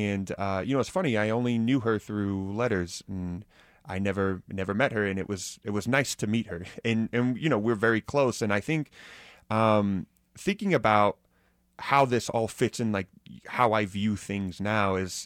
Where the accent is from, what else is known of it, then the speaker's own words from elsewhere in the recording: Kansas City, Missouri, United States; So, I mean, growing up in Kansas City, you know, we had the Cuban American Association of Kansas and Missouri